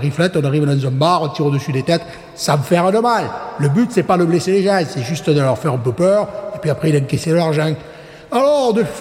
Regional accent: Marseille, Provence-Alpes-Côte d'Azur, France; born there; je suis né à la Belle de Mai, donc je n'ai peut-être pas le langage aussi châtié que vous, mesdames et messieurs, les députés. Alors, j'ai 81 ans

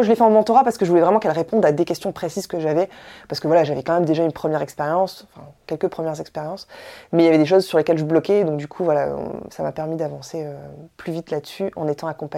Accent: Lille, Hauts-de-France, France; J'ai 37 ans, je suis de Lille

